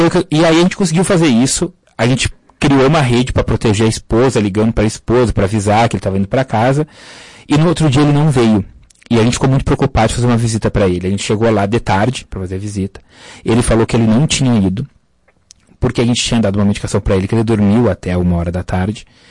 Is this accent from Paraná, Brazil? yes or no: yes; Cambará, Paraná, Brazil; eu me criei em Cambará, minha avó morava lá